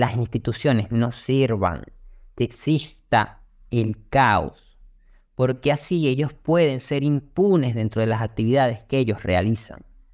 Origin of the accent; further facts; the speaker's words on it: Venezuela; Fíjate, sí, obviamente, soy venezolano.